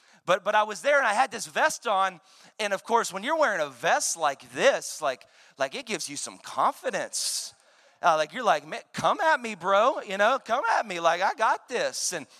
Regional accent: Dallas, Texas, United States; I'm from Dallas. A lot of you know that, so forgive me.

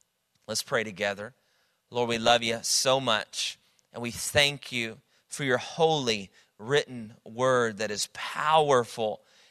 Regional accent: Dallas, Texas, United States; I'm from Dallas originally, but I love Houston.

